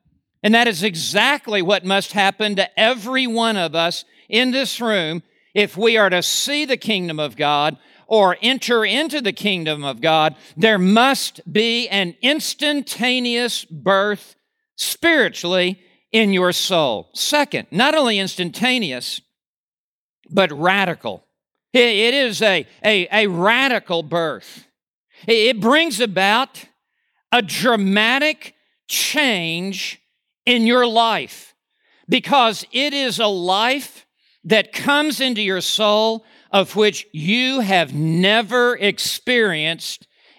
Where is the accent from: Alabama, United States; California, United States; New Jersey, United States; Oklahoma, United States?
Oklahoma, United States; Oklahoma City; born there; I was born in Oklahoma City, Oklahoma. I was born at St. Anthony's Hospital.